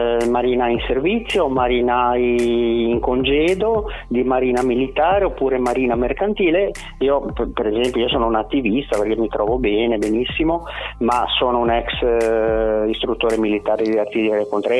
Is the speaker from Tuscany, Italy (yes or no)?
no; Genoa, Liguria, Italy; perché da buon genovese sono 16 euro di marca da bolla